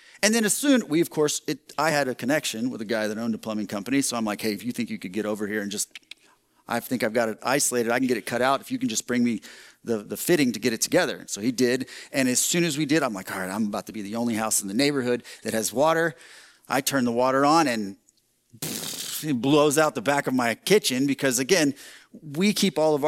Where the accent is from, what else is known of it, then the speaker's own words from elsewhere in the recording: Texas, United States; now in Michigan, United States; Most of you know, I'm from Texas. And I'm not only from Texas, I'm from southeastern Texas. And one of the things that I worried the most about when I moved up to Michigan